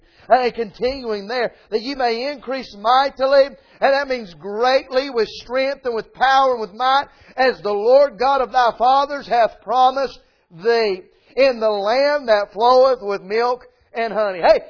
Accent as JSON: {"language": "English", "region": "North Carolina", "country": "United States", "tie": "born or raised there", "said": "I was raised up in Swain County. I was raised up in the hills of these mountains on this eastern seaboard."}